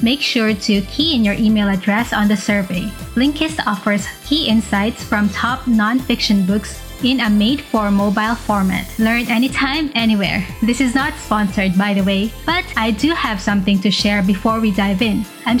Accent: Cebu, Central Visayas, Philippines; He is currently based in New Zealand, but which is also from my hometown, Cebu.

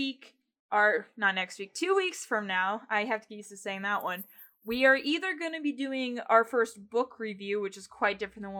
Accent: Nebraska, United States; we're from Nebraska.

